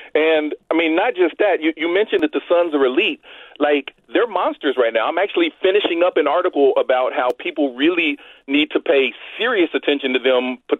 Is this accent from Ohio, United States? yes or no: yes; Ohio, United States; I'm actually from Ohio.